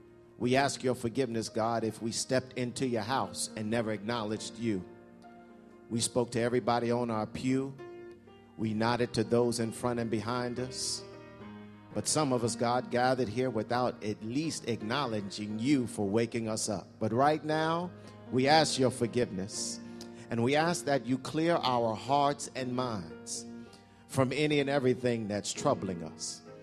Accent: East Orange, New Jersey, United States; I'm from East Orange

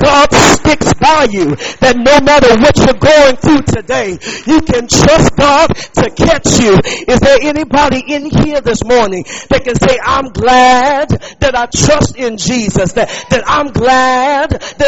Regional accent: Texas, United States; I can't help but remember when I was a child growing up in Texas.

